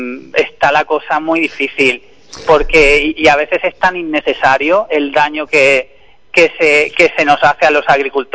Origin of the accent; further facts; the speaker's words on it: Huércal-Overa, Andalusia, Spain; Del mundo rural. El mundo rural de Huerca Lovera, nos dedicamos a la agricultura.